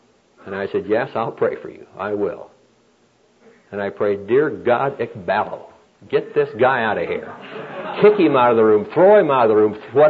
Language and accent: English; Midwest, United States; I've worked in the fields. I'm from the Midwest.